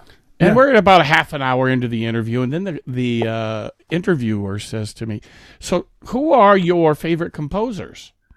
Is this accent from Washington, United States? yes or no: no; San Diego, California, United States; I'm from California. Yeah, I'm from San Diego.